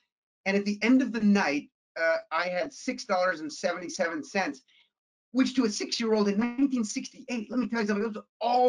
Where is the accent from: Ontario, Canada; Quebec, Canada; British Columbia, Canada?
Ontario, Canada; Toronto; we grew up sort of lower middle class. I mean, the teeny little 1100 square foot bungalow that I grew up in Toronto, once we settled down